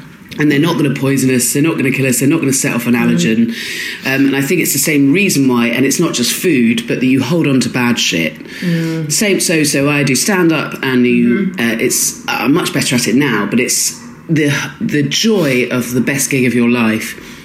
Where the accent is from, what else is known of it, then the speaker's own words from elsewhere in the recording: Swanage, South West England, United Kingdom; I grew up in Dorset and Swanage